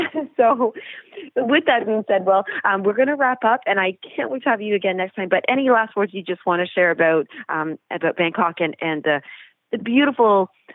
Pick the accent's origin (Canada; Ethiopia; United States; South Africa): Canada; one of the biggest things I do here as a Canadian